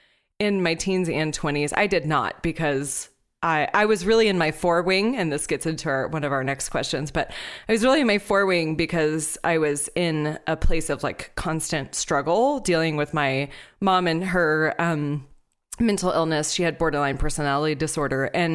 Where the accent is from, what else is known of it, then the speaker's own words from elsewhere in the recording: Texas, United States; I come from Texas and in Texas, there's this thing called the Texas sheet pan cake.